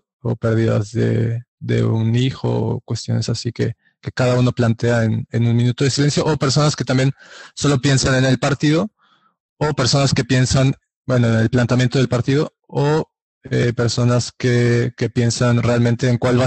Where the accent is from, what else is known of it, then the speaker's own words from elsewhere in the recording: Mexico; Y tú, y yo decía mexicano y todos los japoneses eran como, ah, México, México, como súper contentos de recibir un mexicano